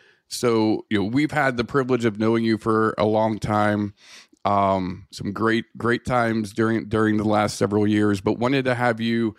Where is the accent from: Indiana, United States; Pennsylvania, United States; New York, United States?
Pennsylvania, United States; Pittsburgh; And I think too, I'm from Pittsburgh, Pennsylvania.